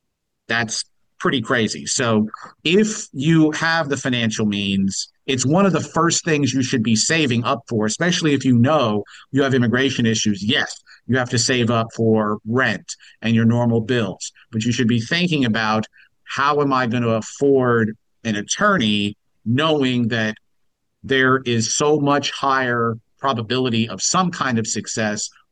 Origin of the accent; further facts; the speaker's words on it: Canada; as a Canadian